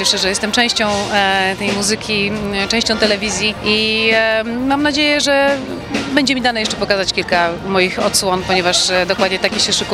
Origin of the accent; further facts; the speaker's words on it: Moravian-Silesian Region, Czechia; ja jestem z tej czeskiej strony